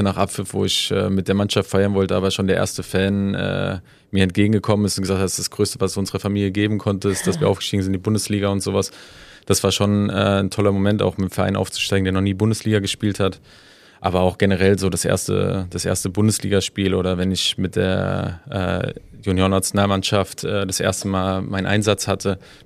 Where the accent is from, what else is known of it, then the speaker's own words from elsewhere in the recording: Wehen, Hesse, Germany; Und ich bin ja auch hier bei Wehen groß geworden.